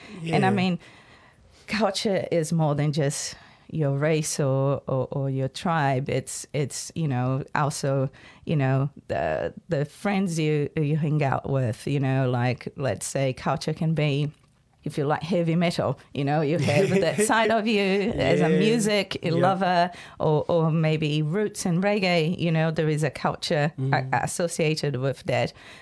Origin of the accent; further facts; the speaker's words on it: India; now in New Zealand; I came from India to New Zealand, and it took me a long time, you know, getting to know the place and the country to find my own space here in New Zealand. But I think being part Indigenous, for myself, it's been a real good connection.